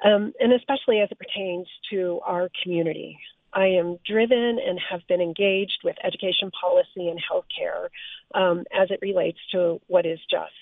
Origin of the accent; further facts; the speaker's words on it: Flagstaff, Arizona, United States; now in Tucson, United States; I was born in Flagstaff, Arizona, and spent my childhood years in the northern part of the state, and eventually made my way to Tucson in 2003.